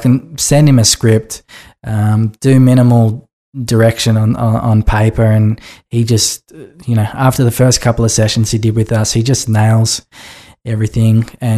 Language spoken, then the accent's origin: English; Melbourne, Victoria, Australia; I'm based from Melbourne. I'm actually a Melbourne boy through and through.